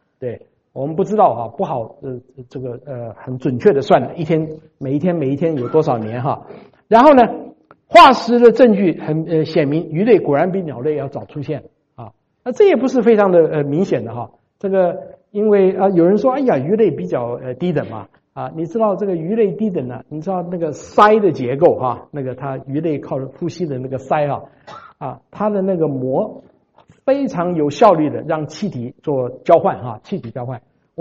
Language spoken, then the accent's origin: Chinese; Taiwan; 我在小的时候在台湾的时候